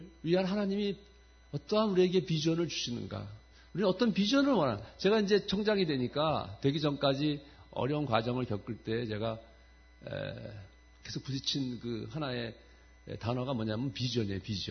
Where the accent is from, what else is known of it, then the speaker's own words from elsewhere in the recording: South Korea; 물론 우리는 한국 사람이지만 국적이.